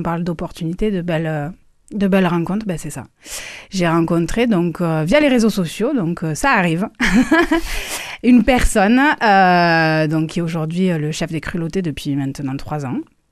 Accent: Toulouse, Occitanie, France; born there; also born or lived in Paris; moi j'ai décidé de revenir dans ma ville natale, donc Toulouse, après des années à Paris.

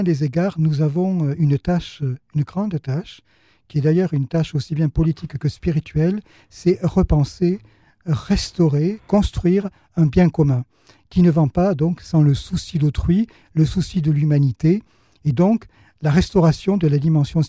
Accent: Toulouse, Occitanie, France; Mais oui, je suis né à Toulouse. J'ai grandi dans le quartier Saint-Michel.

